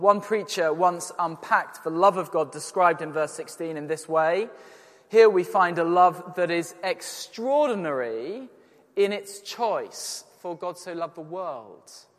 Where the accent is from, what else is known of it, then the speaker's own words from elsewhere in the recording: Yorkshire and the Humber, United Kingdom; I grew up in Yorkshire